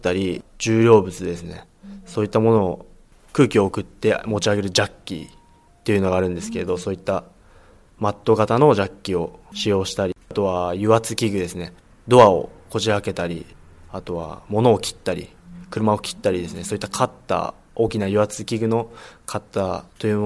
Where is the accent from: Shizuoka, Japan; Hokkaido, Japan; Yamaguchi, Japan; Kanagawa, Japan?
Kanagawa, Japan; Chigasaki; 出身は茅ヶ崎です。